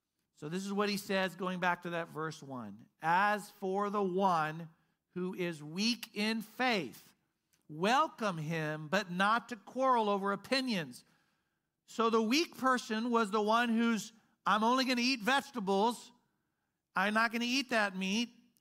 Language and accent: English; Midwest, United States; Now, I grew up Southern Baptist in the Midwest, and we had a lot of rules.